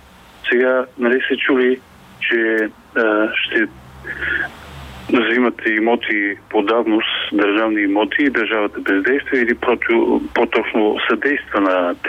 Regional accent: Pirdop, Sofia Province, Bulgaria; съм от Пирдоп.

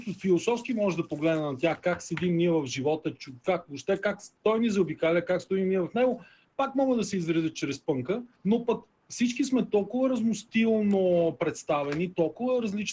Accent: Cherven Bryag, Pleven Province, Bulgaria; аз съм от Червен бряг, то си е към Северо-Запад. Съпругата ми от Видин, значи да, имам някакви влияния Северо-Запад.

